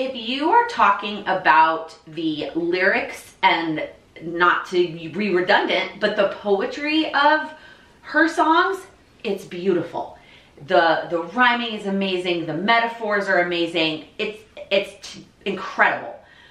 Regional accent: Texas, United States; I mean, we're originally from Texas and I like country music.

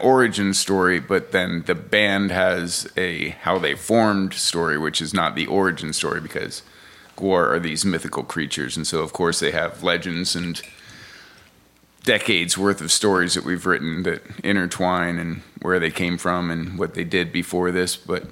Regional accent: Williamsburg, Virginia, United States; now in Richmond, United States; I grew up in Williamsburg, Virginia, so nearby. I am a Virginia boy, born and raised. I moved to Richmond to go to college in the 80s and have been here ever since

